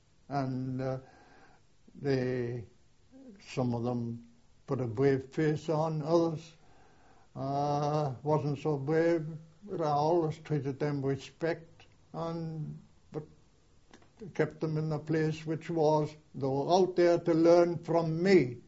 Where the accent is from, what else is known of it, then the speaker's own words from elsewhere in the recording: North East England, United Kingdom; We didn't think of England or of being British. We were proud to be Northumbrians.